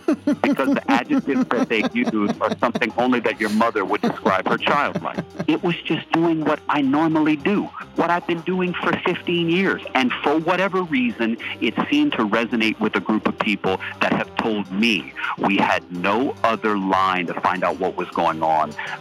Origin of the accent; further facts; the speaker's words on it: Louisiana, United States; I'm Cajun.